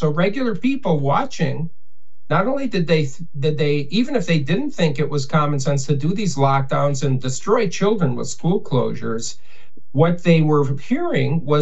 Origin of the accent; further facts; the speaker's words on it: United States; And, you know, I'm an American. It's my country.